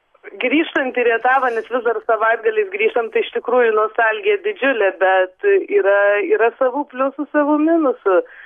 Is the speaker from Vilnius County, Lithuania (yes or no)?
yes; Vilnius, Vilnius County, Lithuania; mes esam gimę ir užaugę Vilniuje arba prie Vilniaus.